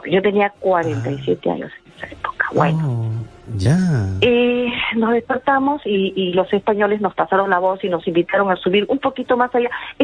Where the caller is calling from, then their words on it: Santiago de Surco, Lima, Peru; del Surco.